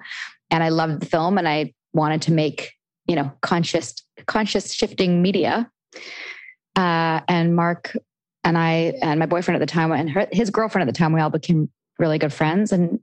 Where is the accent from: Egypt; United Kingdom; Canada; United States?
Canada; Well, I'm from Canada and I'm born and raised here.